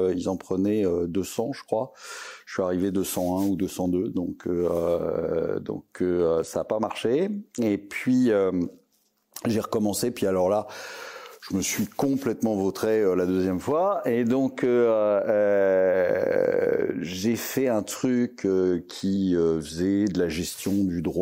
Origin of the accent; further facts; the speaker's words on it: Paris, Île-de-France, France; je suis né à Paris, à Boulogne-Billancourt, et j'ai passé toute ma vie à Paris.